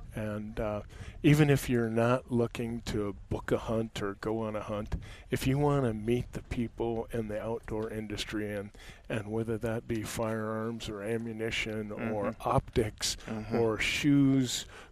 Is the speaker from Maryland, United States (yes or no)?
no; Wyoming, United States; I come from Wyoming